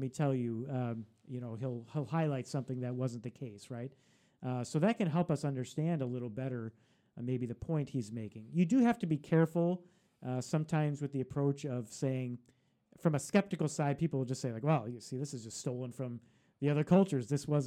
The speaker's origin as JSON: {"language": "English", "country": "United States", "said": "because it's often so different from what I know as an American, right?"}